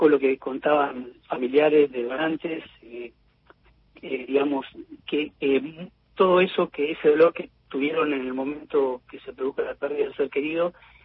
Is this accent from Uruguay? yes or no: no; Argentina; Es algo que tenemos que enorgullecer como argentinos